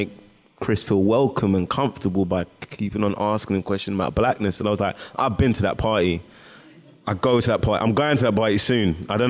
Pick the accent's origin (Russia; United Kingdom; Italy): United Kingdom; England; bro, I'm English. I don't care about basketball, man.